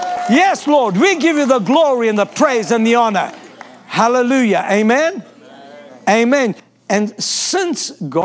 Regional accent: South Africa; I'm South African, so you've got to give me some slack, okay?

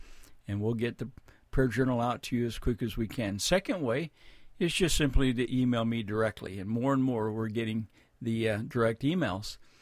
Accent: Midwest, United States; You know, I grew up in the Midwest, and I was used to seeing farmers.

